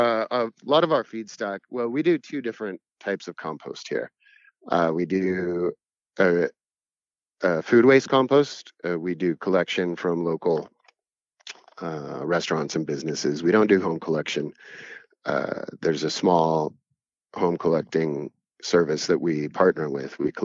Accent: New Mexico, United States; also born or lived in New York / Los Angeles / Portland / Arizona; I grew up here in New Mexico, and then I took a 20-year hiatus to New York and Los Angeles, Portland, Arizona.

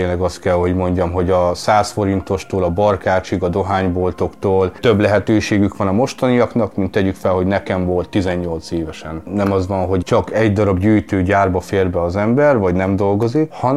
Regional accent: Múcsony, Borsod-Abaúj-Zemplén, Hungary; Itt Múcsonyban nőttem fel

